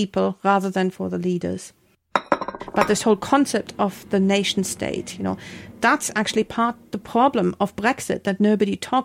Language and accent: English; Germany; also born or lived in Scotland; now in England, United Kingdom; You know, I'm from Germany. I met you in Scotland. Yep. We moved to England.